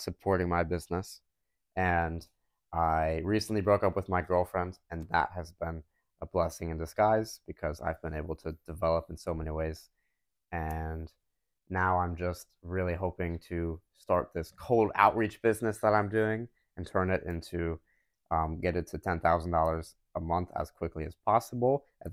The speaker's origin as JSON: {"language": "English", "town": "Lewes", "region": "Delaware", "country": "United States", "tie": "born or raised there", "said": "I've lived here for 18 years, or 19 years. Wait, no. I've actually lived here like 15 years. That's not important, though. I lived in Delaware for 19 years. I went through high school."}